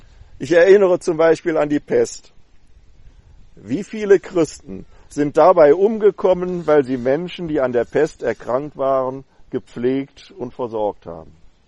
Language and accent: German; Wuppertal, North Rhine-Westphalia, Germany; ein Pastor der Baptisten in Wuppertal-Barmen aus meiner Heimatstadt